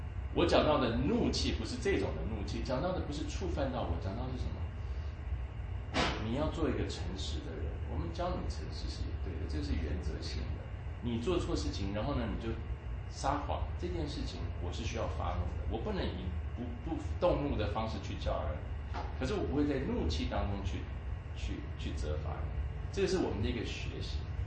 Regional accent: China; 那就像我们中国人去吃饭的时候抢付钱的时候

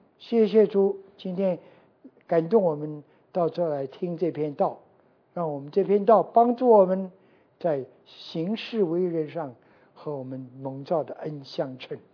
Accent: Chongqing, China; also born or lived in Shanghai / Nanjing; 我从中国出来的，我中国记得小时候在重庆，后来到上海，到南京，在中国这一圈走了。我现在四川话也会讲，上海我给讲了，南京话会讲，讲的不太好就是了啊。然后广东话也是讲了啊

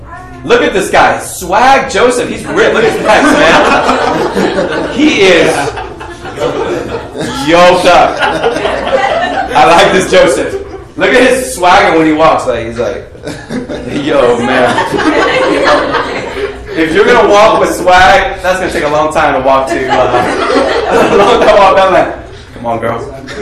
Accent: England, United Kingdom; It's weird the way English people were. And we're English. We're British.

